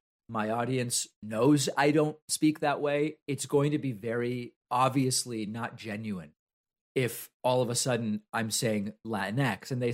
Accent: Argentina; first language Spanish; English is a second language; As many of you know, I'm from Argentina, grew up speaking Spanish.

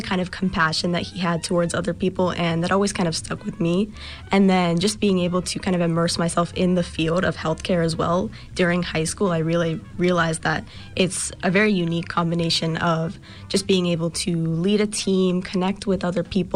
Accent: South Fayette, Pennsylvania, United States; I'm a senior at South Fayette High School, and I'm from South Fayette as well.

